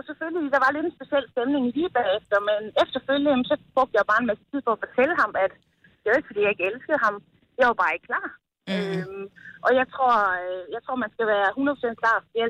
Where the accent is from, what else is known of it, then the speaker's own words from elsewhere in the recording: Spentrup, Central Denmark Region, Denmark; Jeg er fra Spentrup, nord for Randers.